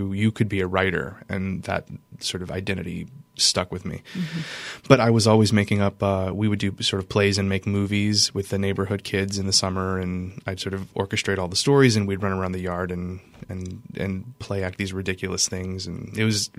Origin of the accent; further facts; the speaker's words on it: Scott, Louisiana, United States; when you're a kid growing up in sort of Scott – I grew up in Scott, Louisiana.